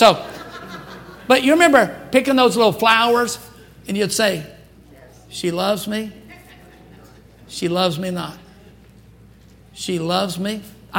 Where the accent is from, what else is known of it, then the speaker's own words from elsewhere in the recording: Louisiana, United States; now in California, United States; I was born and raised in Louisiana. Where the birds don't sing, they cough.